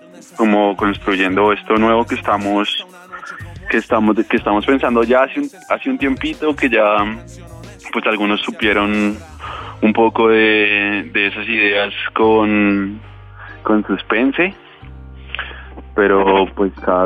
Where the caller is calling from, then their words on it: Bogotá, Colombia; los saludo desde un barrio cualquiera en la ciudad de Bogotá.